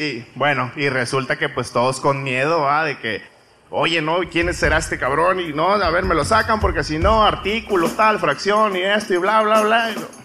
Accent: Veracruz, Mexico; Del norte de Veracruz.

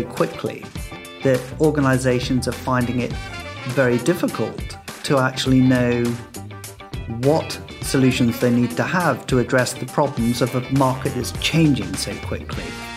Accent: Ascension, St. Helena; born there; I was born in Ascension Island.

